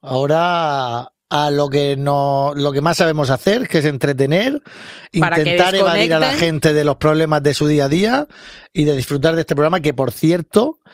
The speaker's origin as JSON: {"language": "Spanish", "town": "Mazarrón", "region": "Region of Murcia", "country": "Spain", "said": "de Mazarrón, región de Murcia, de Bahía, por ejemplo, que es una playa muy bonita de ahí, de la zona."}